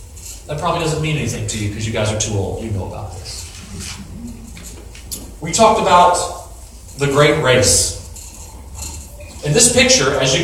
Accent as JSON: {"language": "English", "region": "Georgia", "country": "United States", "said": "I'm from Georgia."}